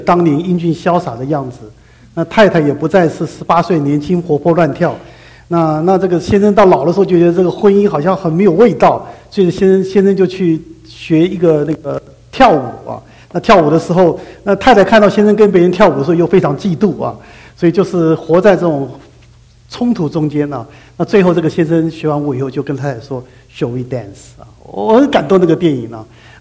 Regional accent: Guangdong, China; 这是我们广东人的看法啊

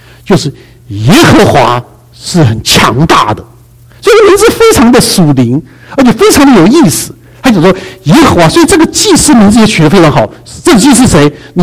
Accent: China; now in United States; 特别我们中国人在美国，无论在政治立场，在社会环境里面

